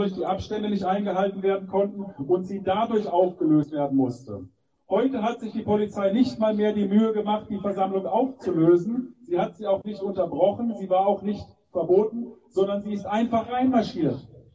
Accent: Leipzig, Saxony, Germany; Ich komme hier aus Leipzig.

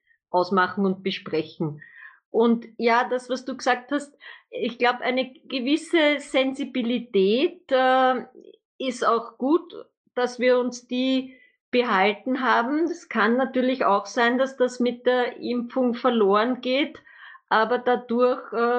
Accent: Austria; weil eben bei uns in Österreich halt dann, wenn man zum Bundesheer kommt oder bei euch in Deutschland zur Bundeswehr, da wird ja dann alles geimpft

